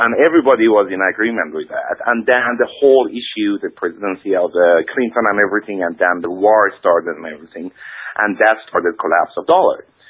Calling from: Denmark; I'm calling from Denmark.

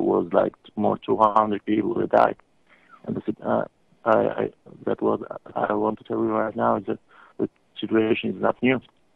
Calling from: Illinois, United States; Hello, guys. … I'm calling from Illinois.

